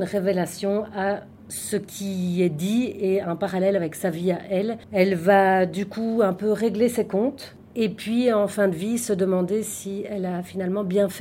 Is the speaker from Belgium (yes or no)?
yes; Brussels, Brussels-Capital Region, Belgium; now in Beauvechain, Belgium; Alors j'ai grandi à Bruxelles.